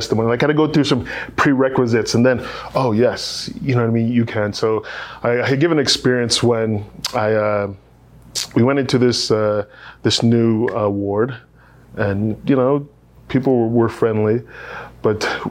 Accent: Arizona, United States; Because here, it's like, I'm from Arizona, and Arizona is like Utah.

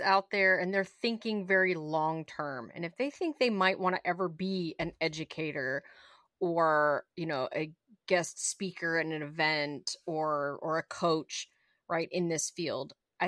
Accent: Texas, United States; It's like Louisiana. I'm from Texas. I'll just go to Louisiana.

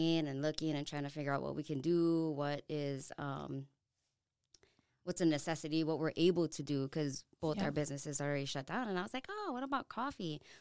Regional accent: Hawaii, United States; I mean, being born and raised in Hawaii, that's our culture. It's our way of life.

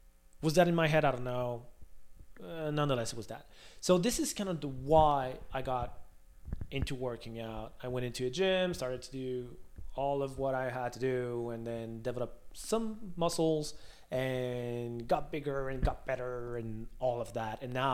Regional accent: Canada; I'm Canadian, you know, played hockey, was very active

